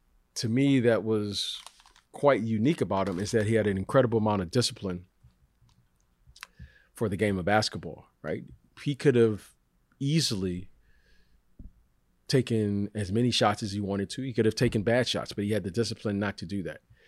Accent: Detroit, Michigan, United States; But back then, you know, I grew up in Detroit, right?

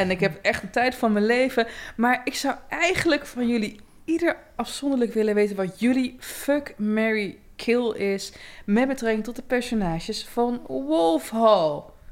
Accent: Drenthe, Netherlands; En ik ben zelf opgegroeid in Drenthe.

